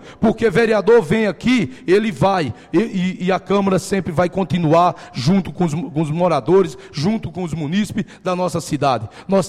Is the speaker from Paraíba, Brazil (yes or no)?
yes; Paraíba, Brazil; moved away; nós viemos da Paraíba, não tenho vergonha de falar isso. Nós viemos da Paraíba sem nada